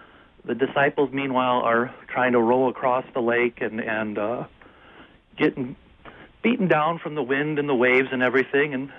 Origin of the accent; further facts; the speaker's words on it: Wisconsin, United States; it's probably small from the standards that most people think of Lutherans, like where I grew up in Wisconsin.